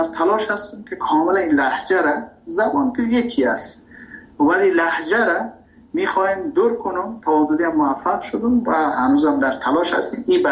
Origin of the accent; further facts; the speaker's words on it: Afghanistan; now in Iran; ما مهاجر شدیم در ایران. من ایران که رفتم، تحصیل ما، کسی که میخواد در ایران رشد کنه تحصیل کنه به عنوان یک افغان متاسفانه نمیتونه اونقدر چانس ها دست بیاد.